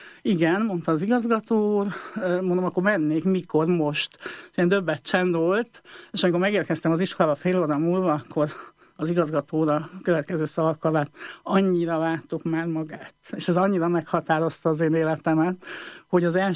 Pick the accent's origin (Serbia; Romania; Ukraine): Ukraine; Uzhhorod, Zakarpattia Oblast; a szocialista rendszerben, Ungváron, a Szovjetunióban, ugye, én egy olyan országban születtem, ami ma már nem létezik